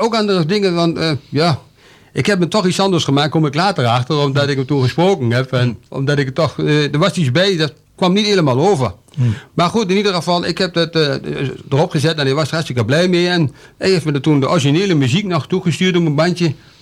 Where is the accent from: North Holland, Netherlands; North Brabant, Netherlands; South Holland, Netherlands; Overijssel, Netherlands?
Overijssel, Netherlands; Zwolle; born there; accent: Zwolle dialect; ik ben geboren op het Grote Kerkplein. Ja, niet op het Kerkplein zelf. Nee. Boven mijn schoenmaker in Wever.